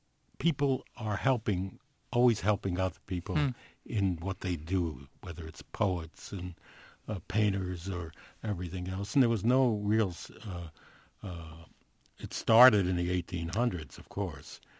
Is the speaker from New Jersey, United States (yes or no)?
yes; Passaic, New Jersey, United States; born there; And I lived in New Jersey then. I was born in New Jersey. In Passaic, I better say it.